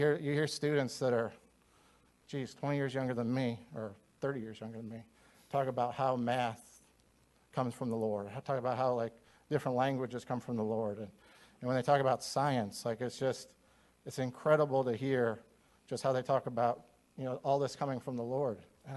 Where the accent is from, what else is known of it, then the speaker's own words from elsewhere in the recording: Owensboro, Kentucky, United States; now in Indiana, United States; I'm from Owensboro, so we like to say that it kind of spread a little bit across state lines.